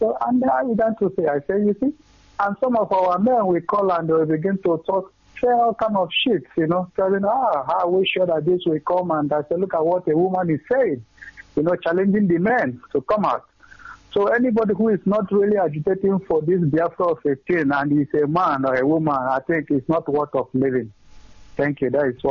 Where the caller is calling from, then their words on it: Sicily, Italy; Sicily, Italy.